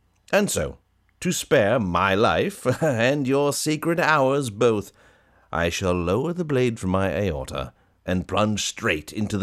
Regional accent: Vermont, United States; Why do I not find a Macy's in my home state in which to portray Santa, you ask? Sadly, though the humble Green Mountain State is rich in cheese, maple syrup, and hippies, it has a Macy's-shaped hole in its heart.

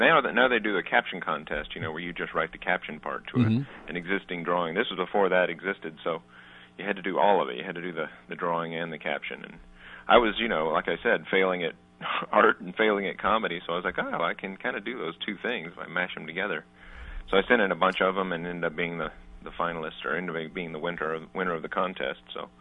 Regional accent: Texas, United States; I mean, I grew up in Texas in a rural part, and not that we were bumpkins, but we didn't subscribe to The New Yorker

